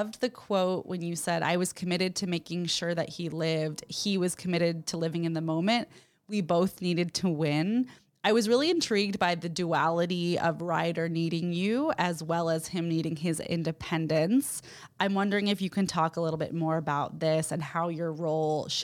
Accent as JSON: {"language": "English", "town": "San Francisco", "region": "California", "country": "United States", "said": "I'm from San Francisco, so I'm very familiar with that drive."}